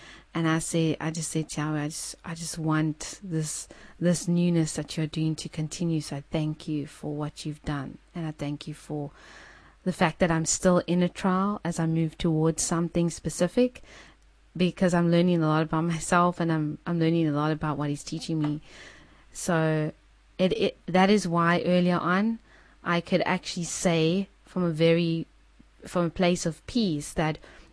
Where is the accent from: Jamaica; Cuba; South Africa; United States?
South Africa; We South Africans, I don't know how it is overseas. I'm South African and talk about South African.